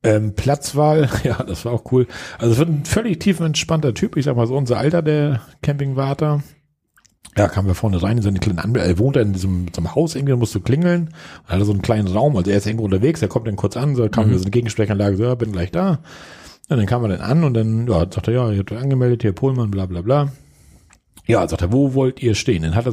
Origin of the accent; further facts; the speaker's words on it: Schleswig-Holstein, Germany; So als Schleswig-Holsteiner.